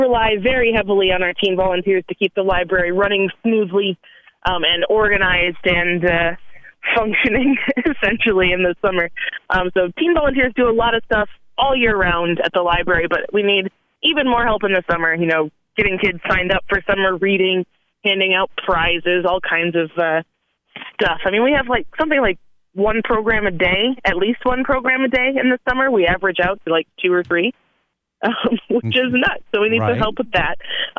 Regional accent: Stevens Point, Wisconsin, United States; it is trivia weekend up in my hometown of Stevens Point this weekend

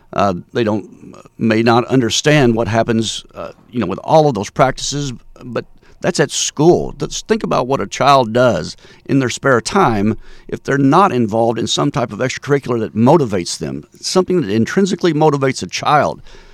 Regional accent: Thompsonville, United States; I love it that I was able to do it in my hometown.

